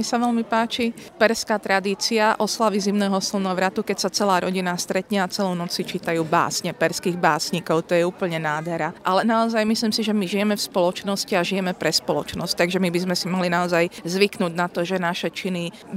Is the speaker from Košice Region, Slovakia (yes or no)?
yes; Košice, Košice Region, Slovakia; Ja som akurát z Košíc a my sme v spoločenstve asi 3 rodiny.